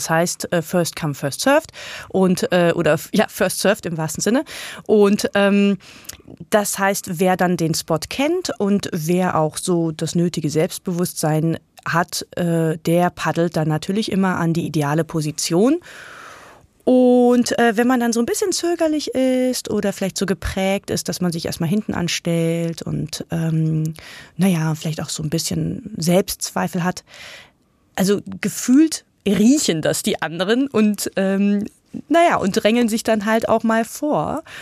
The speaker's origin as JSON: {"language": "German", "region": "Berlin", "country": "Germany", "said": "und das kennen Sie ja auch, als Berliner Surfer, dann ist man ja im Zweifelsfall auch immer überall fremd."}